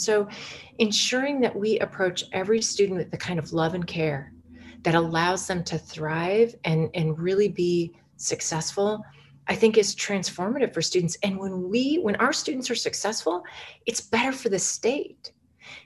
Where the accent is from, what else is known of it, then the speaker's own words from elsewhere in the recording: Wyoming, United States; I grew up in Wyoming. Wyoming was the first state to allow women to vote.